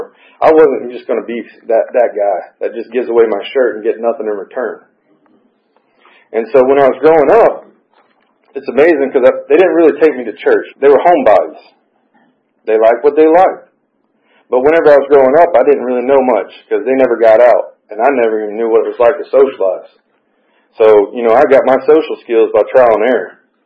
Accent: Alpharetta, Georgia, United States; I grew up here. I was born and raised here in Georgia my whole life, around the Alpharetta area

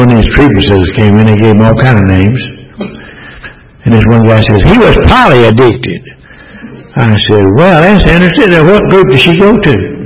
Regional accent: Atlanta, Georgia, United States; I was raised in Atlanta

